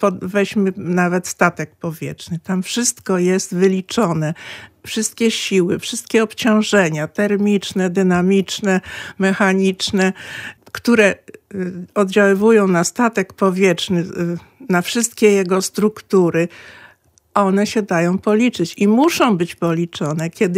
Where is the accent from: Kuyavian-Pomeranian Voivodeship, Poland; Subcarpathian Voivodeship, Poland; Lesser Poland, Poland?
Subcarpathian Voivodeship, Poland; Jarosław; bo pochodzę z Jarosławia i tam wtedy dzieciaki nie miały telefonu